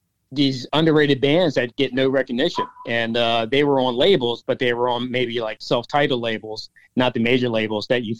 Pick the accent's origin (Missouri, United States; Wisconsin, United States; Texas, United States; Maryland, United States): Maryland, United States; Well, how it started, as you know, growing up in the Maryland area, I'm sure everywhere else is the same.